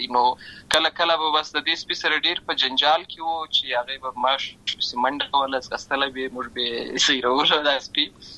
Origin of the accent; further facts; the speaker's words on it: Lashkar Gah, Helmand, Afghanistan; زه په اصل کې د اوروزګان ولایت یم، اما زه په هلمند ولایت لشکرګاه کې پیدا شوی یم، اما د لوی سوی یم، عملت می شونځي لسته ده